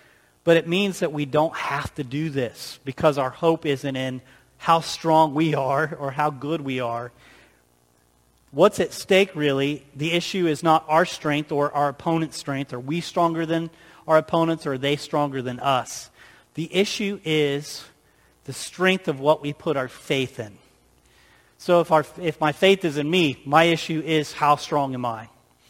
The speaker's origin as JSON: {"language": "English", "region": "Illinois", "country": "United States", "said": "I'm from Illinois, which is called the Land of Lincoln, and I love history."}